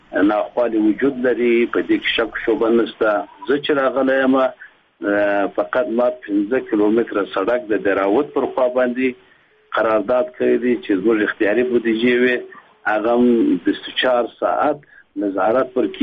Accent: Gizab, Uruzgan, Afghanistan; زه د اروزګان د ولایت یم د ګزاب د ولسوالي یم د دغه ولایت یم دلته مې تعلیم کړی دي نو دلته بېرته مقرر شوی یم

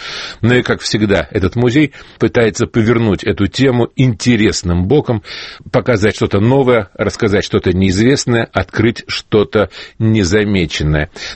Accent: Moscow, Russia; also born or lived in Saint Petersburg; Мне, как жителю Москвы уже бог знает сколько лет, хоть я родился в Питере, но прожил здесь всю свою жизнь

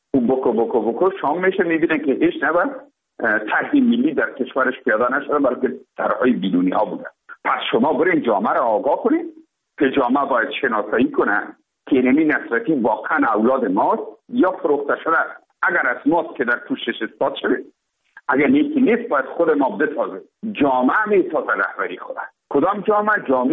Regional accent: Afghanistan; ما افغان هستیم

